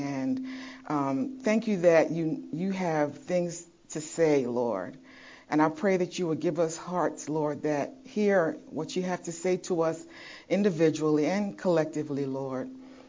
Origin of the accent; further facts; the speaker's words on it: Jamaica; born there; I was born in Jamaica.